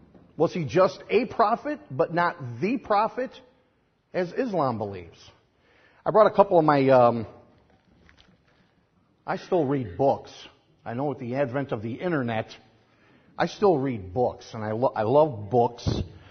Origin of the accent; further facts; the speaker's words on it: Cicero, Illinois, United States; where I grew up in Cicero. And in the 60s and 70s in Cicero, it was all white. There was some Hispanic, but absolutely no African Americans.